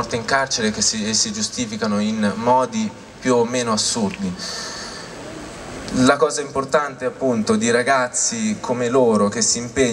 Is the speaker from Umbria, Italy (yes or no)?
yes; Perugia, Umbria, Italy; sono di Perugia.